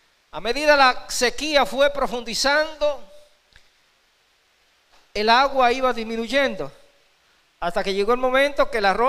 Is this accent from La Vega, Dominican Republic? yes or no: no; Higüey, La Altagracia, Dominican Republic; yo recuerdo que mi pueblo en Higüey, yo no sé qué, eso por otra parte, cuando habían esas sequías salían a hacer procesiones, peregrinaciones, y sacaban a la patrona.